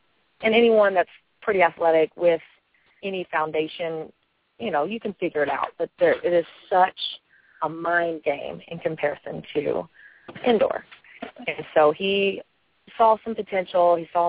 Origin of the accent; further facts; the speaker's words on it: Kentucky, United States; I'm actually from Kentucky.